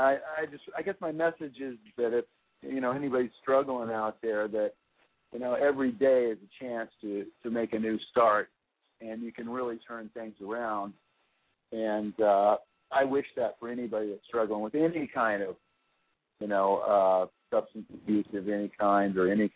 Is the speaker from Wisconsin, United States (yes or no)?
no; Indiana, United States; I grew up in the Midwest. I'm an Indiana kid, just very middle class upbringing.